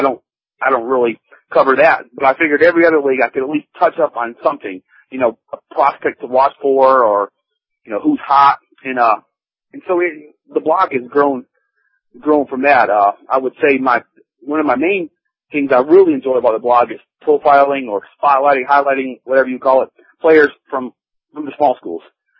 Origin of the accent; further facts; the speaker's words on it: Michigan, United States; And originally I'm from Michigan, so I also will kind of look for either Wolverines or players that play in the Big Ten as well.